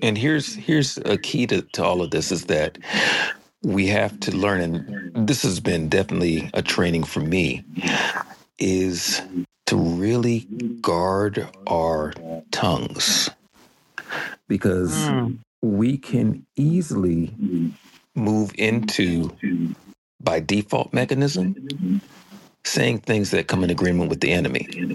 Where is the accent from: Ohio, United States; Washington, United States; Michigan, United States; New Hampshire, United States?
Washington, United States; Tacoma; I am hailing from Tacoma, Washington.